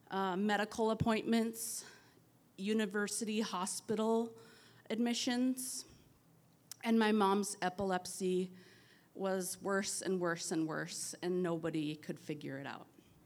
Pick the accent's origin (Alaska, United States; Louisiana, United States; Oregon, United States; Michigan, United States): Alaska, United States; Dillingham; So I grew up in Dillingham, small town in Southwest Alaska.